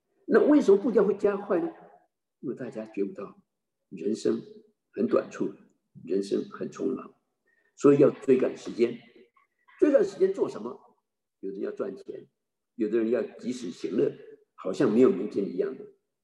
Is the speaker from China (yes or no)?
yes; China; 因为也许他想到我们中国人最熟悉的